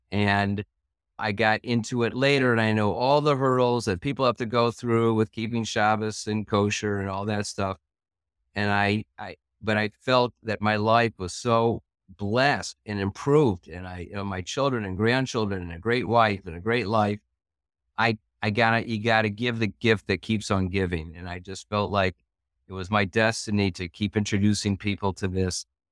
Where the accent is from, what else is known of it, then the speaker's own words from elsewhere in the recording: Highland Park, Illinois, United States; also born or lived in Chicago; I was born in Chicago, actually in Highland Park, Illinois, and that was a wonderful place to grow up, especially if you're a nice Jewish boy like me.